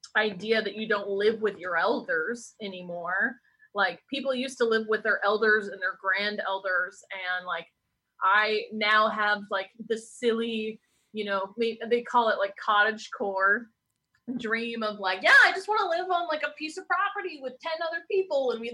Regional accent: Spokane, Washington, United States; Like I grew up in Spokane.

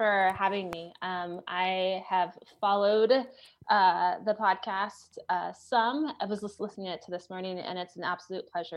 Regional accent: Cheney, Washington, United States; I grew up in Cheney, went to Cheney High School, did the 16-mile trek into Spokane, went to Whitworth.

